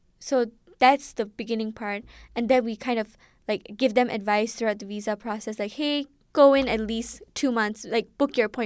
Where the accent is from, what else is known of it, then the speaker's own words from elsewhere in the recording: Malaysia; And so after that process, I realized, you know, yes, I'm Malaysian. Yes, I may return back to my country once I'm done